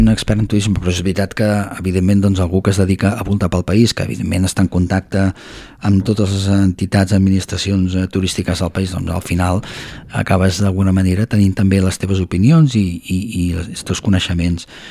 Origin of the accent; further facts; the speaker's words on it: Barcelona, Catalonia, Spain; Jo sóc de Barcelona i ho puc dir